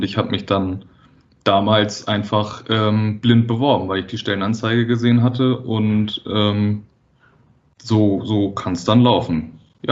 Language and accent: German; Wedel, Schleswig-Holstein, Germany; Ich bin selber auch in Wedel aufgewachsen, was ja auch quasi so ein Elbvorort ist.